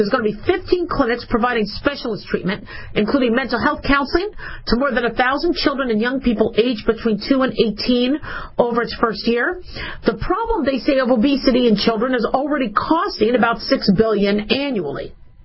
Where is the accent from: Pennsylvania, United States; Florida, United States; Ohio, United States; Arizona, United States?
Arizona, United States; We had desert survival classes in Maricopa County growing up in Arizona, but we didn't really necessarily go out into the desert.